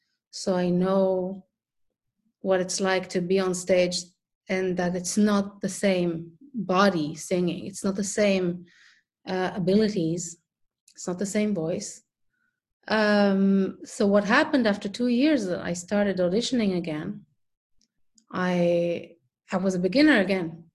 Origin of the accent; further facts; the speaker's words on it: Israel; English is a second language; moved away as an adult; now in Berlin, Germany; I came from Israel to Berlin, found a very good teacher, and started working with her.